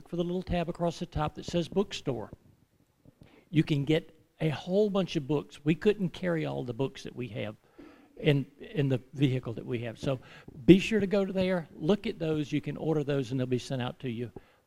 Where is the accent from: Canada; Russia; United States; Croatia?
United States; Georgia; I am from Georgia, if y'all couldn't tell.